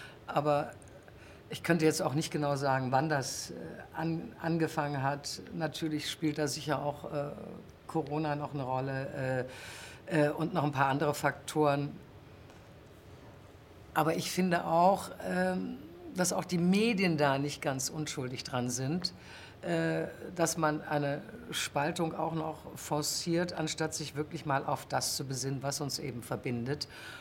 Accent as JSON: {"language": "German", "country": "Germany", "tie": "born or raised there", "said": "Ich bin ja auch in der DDR groß geworden"}